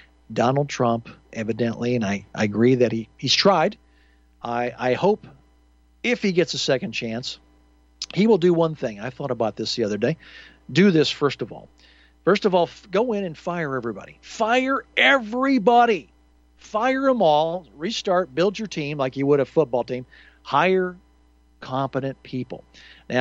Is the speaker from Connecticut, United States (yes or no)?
yes; Greenwich, Connecticut, United States; also born or lived in Germany; I was foreign born. I was born in Germany. Father was military, and then moved to the United States. Lived in Greenwich, Connecticut